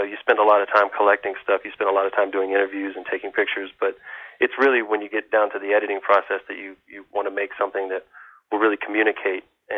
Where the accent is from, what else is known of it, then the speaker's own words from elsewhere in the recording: Galveston, Texas, United States; He's from north of Houston, and I'm from Galveston, and so we grew up with this music.